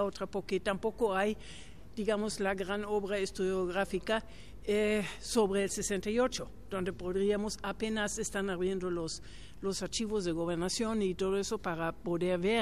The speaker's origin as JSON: {"language": "Spanish", "country": "Germany", "second_language": "Spanish", "said": "Yo soy alemana, sí."}